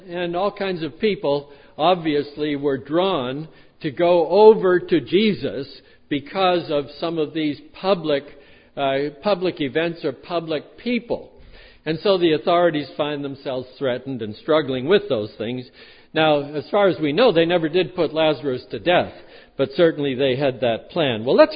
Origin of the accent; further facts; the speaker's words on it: Boston, Massachusetts, United States; When I was a kid growing up in Roman Catholic Boston, all the Catholic kids, I kind of envied them